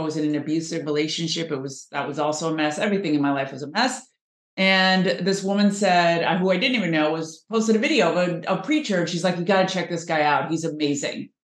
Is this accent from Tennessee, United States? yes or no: no; California, United States; I grew up in Southern California. I was raised secular. My parents were immigrants from Iran.